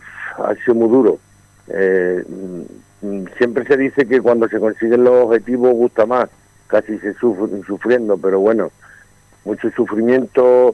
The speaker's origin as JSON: {"language": "Spanish", "town": "La Zarza", "region": "Andalusia", "country": "Spain", "tie": "born or raised there", "said": "esto para nosotros, para mi pueblo, para mi zarza, es un hito"}